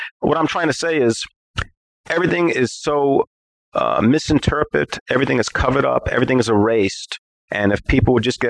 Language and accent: English; New York, United States; now in Tennessee, United States; I'm in a place called Tennessee at the moment, even though I'm from New York.